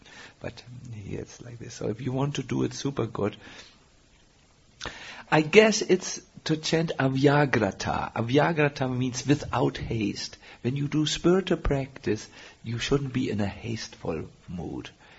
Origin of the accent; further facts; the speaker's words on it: Germany; accent: German; English is a second language; I'm from Germany, and the Germans have the nature to speak extremely the R.